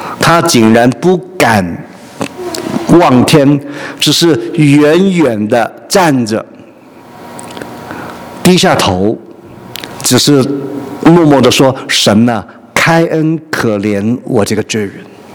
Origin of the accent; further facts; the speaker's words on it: China; 好像我们中国人来一个的观念，人死如灯灭这个观念